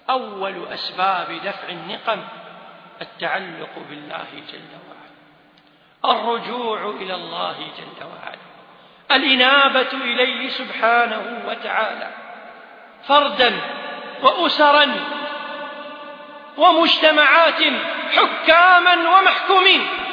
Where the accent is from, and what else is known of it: Kuwait